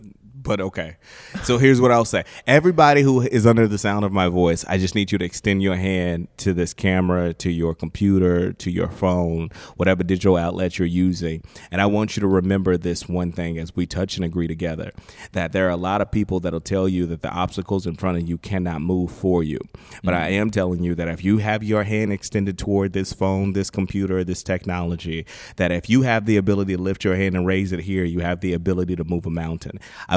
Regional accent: Dallas, Texas, United States; I'm from South Dallas.

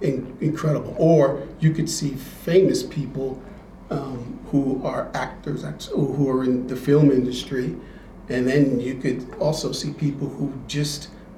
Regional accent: New York City, New York, United States; moved away as an adult; now in Fort Collins, United States; I'm not from Fort Collins. I grew up in New York City, in New York.

